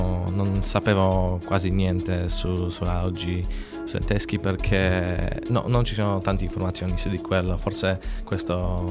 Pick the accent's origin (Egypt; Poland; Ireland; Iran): Poland; Łódź, Łódź Voivodeship; now in Cagliari, Italy; Vengo dalla Polonia, dalla città di Łódź, come voi la chiamate, Lodz.